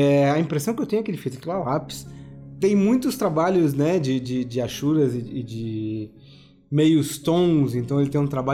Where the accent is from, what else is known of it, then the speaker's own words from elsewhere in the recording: Curitiba, Paraná, Brazil; born there; Eu sou cartesiano, que eu não nasci aqui, nasci lá, em Curitiba.